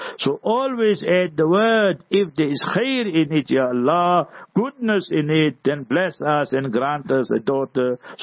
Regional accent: Heidelberg, Gauteng, South Africa; born there; Where I was born in Heidelberg, lo and behold, we were three Muslim families, our house and our shop

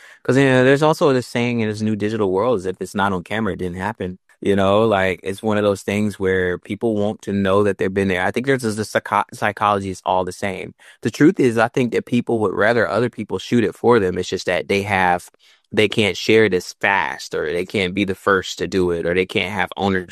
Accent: the South, United States; now in Los Angeles, United States; Like I'm a kid from the South, from the bayous of Texas and Louisiana. You just have to keep on going. Here I am in Hollywood. I'm ready to go back home

